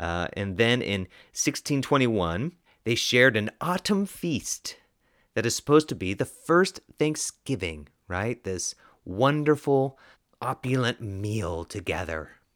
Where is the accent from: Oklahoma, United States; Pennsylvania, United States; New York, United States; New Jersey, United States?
Oklahoma, United States; So I grew up in Oklahoma, and when I was a kid, elementary school, middle school